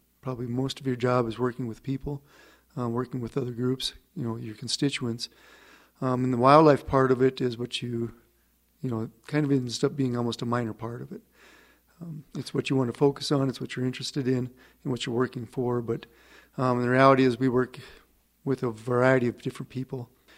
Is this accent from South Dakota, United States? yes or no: yes; Custer, South Dakota, United States; I actually grew up in the Black Hills of South Dakota, a little town called Custer, pretty close to Mount Rushmore.